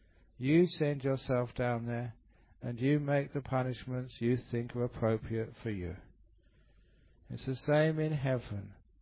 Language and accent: English; England, United Kingdom; You know, I'm English, I like fish and chips.